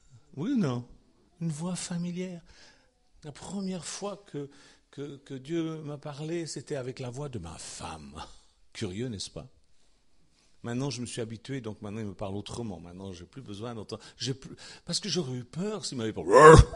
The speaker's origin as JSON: {"language": "French", "country": "Switzerland", "said": "on dit du chenet chez nous en Suisse, du fourbi, du fouillis"}